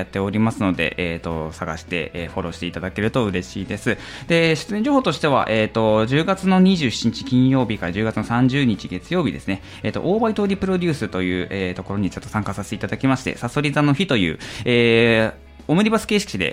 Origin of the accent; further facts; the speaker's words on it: Miyagi, Japan; でも俺その地方出身って、まあね、宮城なんですけど地方出身のことで別に特に言ってなかったんですよ